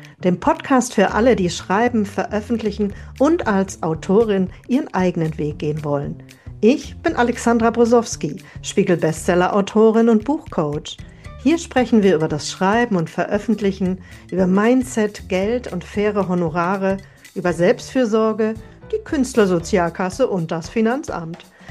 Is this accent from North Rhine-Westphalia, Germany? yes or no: yes; North Rhine-Westphalia, Germany; wir kommen beide aus dem Kohlenpott.